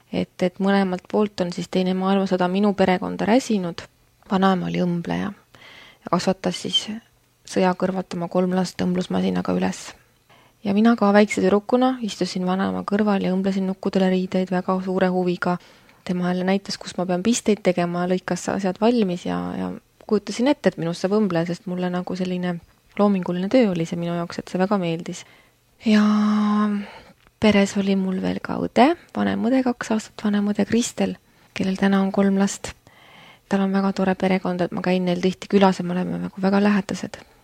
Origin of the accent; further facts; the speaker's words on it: Viljandi, Viljandi County, Estonia; now in Tallinn, Estonia; ma pärit olen Viljandist küll ja see on roheline linnakene. Mu isa on neljandat põlve viljandlane. Ema on Sootuks Ingerimaalt, et tema kodumaad kui sellist täna ei eksisteeri.